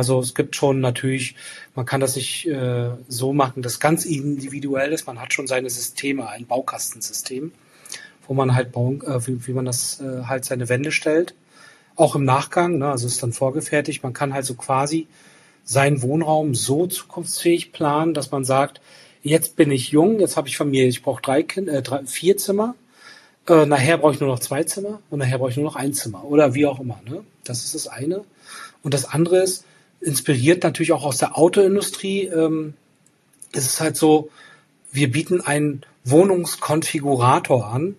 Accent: Rostock, Mecklenburg-Vorpommern, Germany; Also Fokus ist jetzt gerade Berlin natürlich und dann Rostock als meine Heimatstadt.

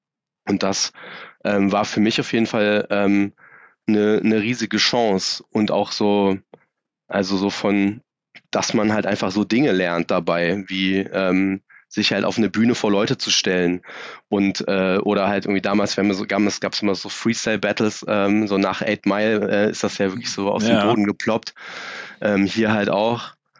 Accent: Braunschweig, Lower Saxony, Germany; also born or lived in Erzgebirge; weil ich komme eigentlich aus dem Erzgebirge und bin in der Kindheit dann mit der Scheidung meiner Eltern in Braunschweig gestrandet

